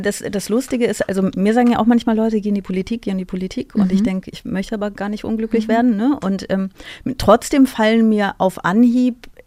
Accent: Aachen, North Rhine-Westphalia, Germany; now in Berlin, Germany; Ich komme aus Aachen und ich habe aber dieses Eierkuchen aus Berlin übernehmen müssen, wurde ich gezwungen.

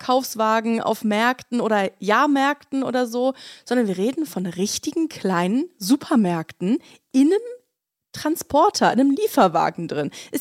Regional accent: North Rhine-Westphalia, Germany; Ja, ich bin ja am Vorort aufgewachsen, Vorort von Köln.

